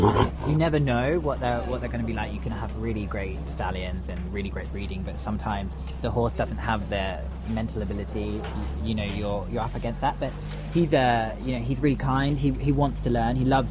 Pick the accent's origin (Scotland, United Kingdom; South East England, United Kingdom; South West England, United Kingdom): South East England, United Kingdom; Chichester; I'm from Chichester in West Sussex, right on the coast.